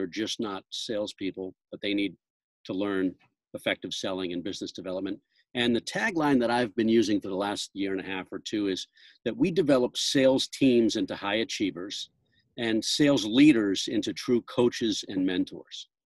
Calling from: Boston, Massachusetts, United States; I'm in my home office in Roslindale, which is a neighborhood of Boston, Massachusetts.

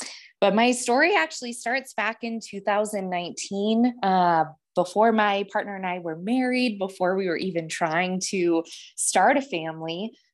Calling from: Missoula, Montana, United States; I'm joining from Missoula, Montana.

